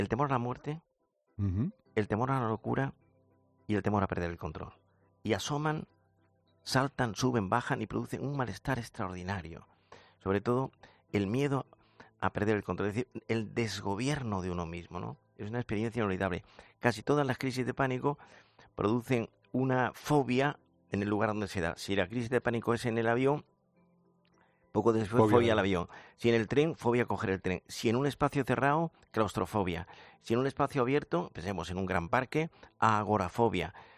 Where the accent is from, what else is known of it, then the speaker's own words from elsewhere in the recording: Andalusia, Spain; yo soy andaluz